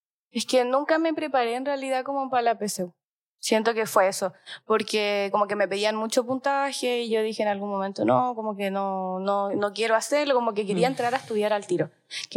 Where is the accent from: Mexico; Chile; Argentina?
Chile; Melipilla, Santiago Metropolitan Region; muy lejos de mi casa, y yo soy de Melipilla.